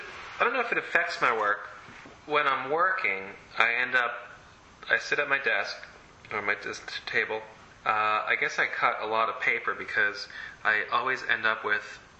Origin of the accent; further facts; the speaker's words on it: New York, United States; I mean, I grew up in Long Island, I didn't know what being an artist was really about.